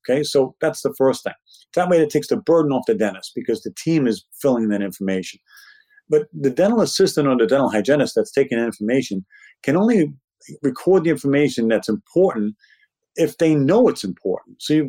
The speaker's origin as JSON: {"language": "English", "town": "Brooklyn", "region": "New York", "country": "United States", "said": "Now, of course, I'm from Brooklyn and I practice in New York, so my take on this is a little different."}